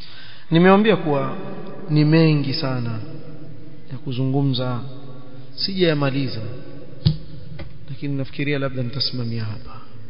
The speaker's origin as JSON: {"language": "Swahili", "region": "Hadhramaut", "country": "Yemen", "said": "Mimi mbedui. Kule kwetu, kule kwa mabedui kule."}